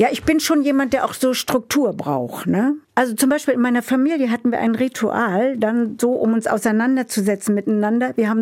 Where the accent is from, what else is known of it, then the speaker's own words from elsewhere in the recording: East Germany, Germany; So wurde ich als Ossi früher auch erkannt übrigens.